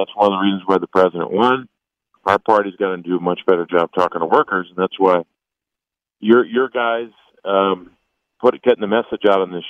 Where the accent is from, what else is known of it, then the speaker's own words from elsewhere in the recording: Pennsylvania, United States; Look, I grew up in Pennsylvania in politics.